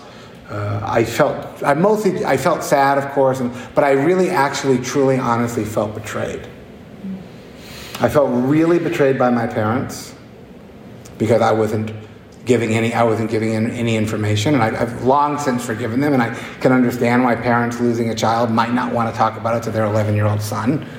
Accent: New Hampshire, United States; I grew up in New Hampshire, Southern New Hampshire.

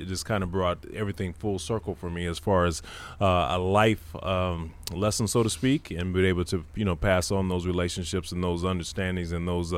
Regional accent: Los Angeles, California, United States; Okay, well, I'm from Los Angeles, California. Grew up in L.A.

